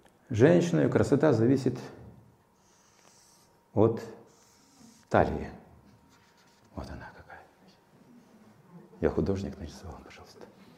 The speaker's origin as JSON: {"language": "Russian", "country": "Kazakhstan", "tie": "born there", "said": "В этой жизни, скажем, я родился в Казахстане. Я родился в Казахстане."}